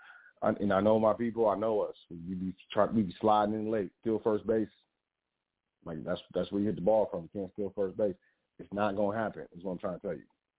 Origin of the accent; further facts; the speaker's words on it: Netherlands; I'm from the Netherlands. I can't even say it. The Netherlands. I'm from the Netherlands.